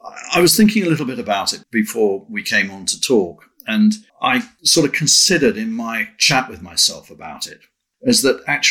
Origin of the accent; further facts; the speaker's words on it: Wendover, South East England, United Kingdom; also born or lived in Leeds; I was born in Leeds because my parents moved down to Buckinghamshire, a little village called Wendover, which was all countryside at the time.